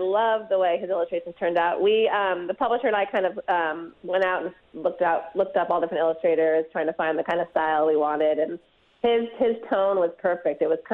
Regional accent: San Francisco, California, United States; I'm from San Francisco. We don't have moose here.

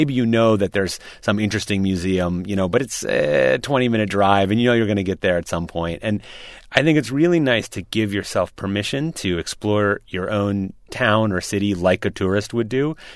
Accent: Minnesota, United States; I grew up in Minnesota, and I would take these long road trips with my parents.

